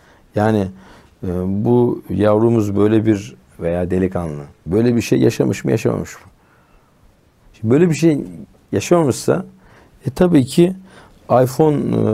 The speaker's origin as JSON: {"language": "Turkish", "town": "Üsküdar", "region": "Istanbul", "country": "Turkey", "tie": "born or raised there", "said": "doğma büyüme Üsküdarlıyım."}